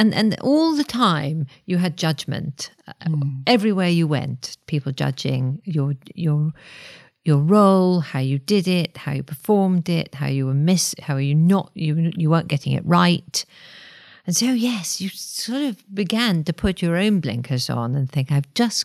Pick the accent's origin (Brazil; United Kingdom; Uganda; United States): United Kingdom; Wales; I do remember one story, which, being Welsh, I'd been brought up on Eisteddfods and had always been round every Eisteddfod in Wales and sang and done poetry and so forth.